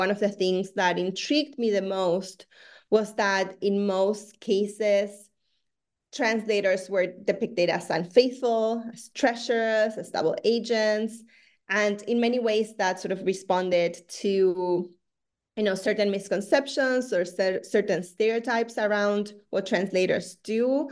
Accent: Buenos Aires, Argentina; English is a second language; I'm originally from Argentina. I was born and raised in Buenos Aires, and that's where I also studied translation.

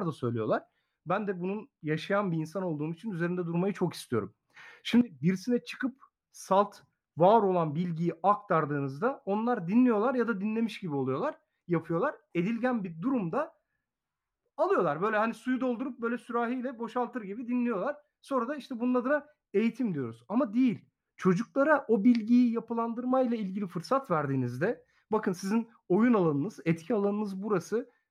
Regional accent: Muğla, Turkey; Sonra Çanakkale, sonra asıl memleketim Muğla.

